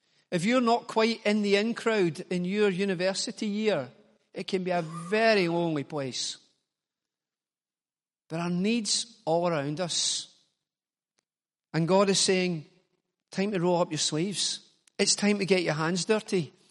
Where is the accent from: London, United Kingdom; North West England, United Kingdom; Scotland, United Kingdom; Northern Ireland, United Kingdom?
Scotland, United Kingdom; Glasgow; I'm from Glasgow. You don't do stuff like that.